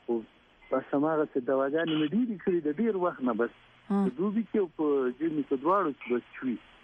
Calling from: Quetta, Balochistan, Pakistan; زه د کوټه نه خبرې کوم

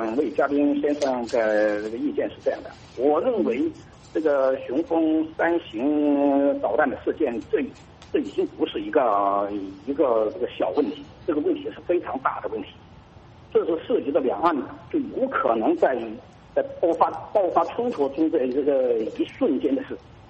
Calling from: Hubei, China; 我不是河北的，我是湖北的。

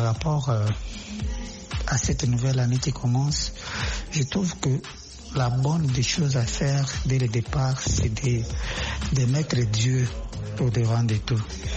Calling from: Lubumbashi, Haut-Katanga, DR Congo; depuis le Lubumbashi, République démocratique du Congo, mon pays natal.

